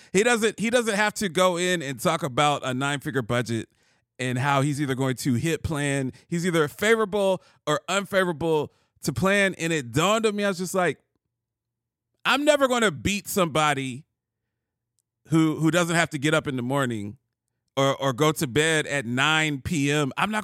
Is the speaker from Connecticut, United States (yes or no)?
no; Columbus, Ohio, United States; All of my friends that I grew up with in Columbus, Ohio, they're all scattered across the country.